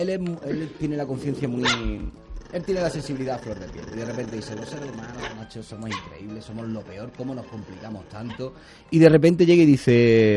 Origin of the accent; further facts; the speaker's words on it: Madrid, Community of Madrid, Spain; Y yo soy de Carabanchel.